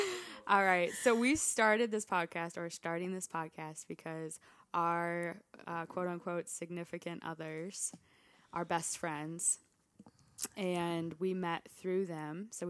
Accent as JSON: {"language": "English", "town": "St. Louis", "region": "Missouri", "country": "United States", "also_born_or_lived": "Dallas", "said": "I am from St. Louis, Missouri. Born in Dallas, Texas. Woo-hoo. I'm 21."}